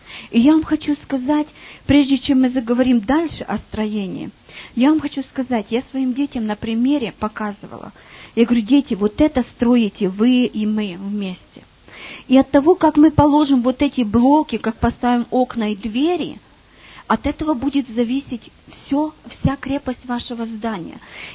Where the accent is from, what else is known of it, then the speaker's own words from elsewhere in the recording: Ukraine; moved away; Я украинка сама.